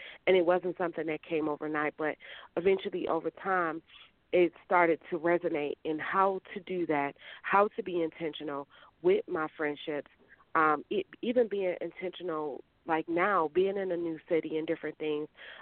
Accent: Cleveland, Ohio, United States; as a girl born and raised in Cleveland, Ohio, from a blue-collar family.

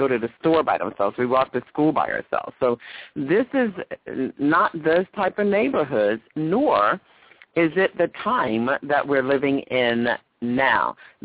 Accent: New Jersey, United States; now in California, United States; I am also from New Jersey. You know, I'm from back east. currently living in California, but I was born and raised in New Jersey.

